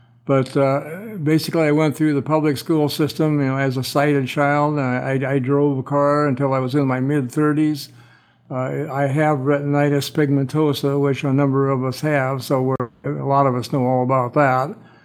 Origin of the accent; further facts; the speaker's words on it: Cedar Rapids, Iowa, United States; born there; I was born on Saturday, August 3rd, 1935 in Cedar Rapids, Iowa.